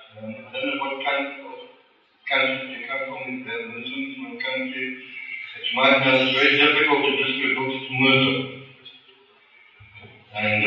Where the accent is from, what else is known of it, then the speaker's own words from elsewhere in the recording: South Africa; I'm from South Africa. I'm a traveling monk.